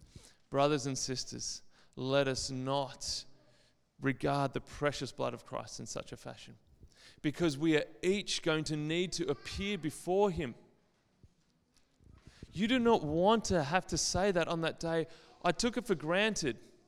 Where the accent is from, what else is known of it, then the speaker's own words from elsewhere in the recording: Tasmania, Australia; I grew up in Tassie